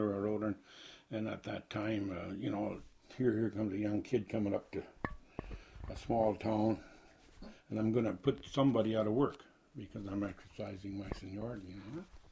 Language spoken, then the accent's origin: English; Thunder Bay, Ontario, Canada; also born or lived in Gilbert Plains; And then we moved to Thunder Bay and right. Fort William at the time.